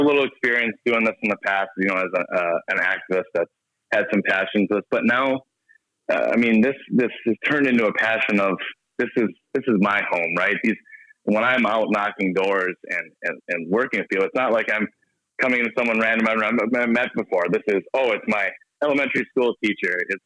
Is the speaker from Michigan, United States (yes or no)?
yes; Grand Rapids, Michigan, United States; growing up in Grand Rapids, we're such a tight-knit community that takes care of each other and looks out for each other.